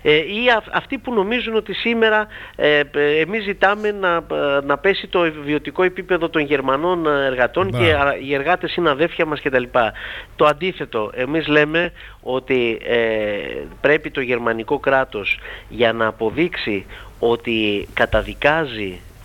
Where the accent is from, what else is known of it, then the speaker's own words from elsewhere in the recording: Viannos, Crete, Greece; για το φοβερό έγκλημα στην πατρίδα μου, τη Βιάνο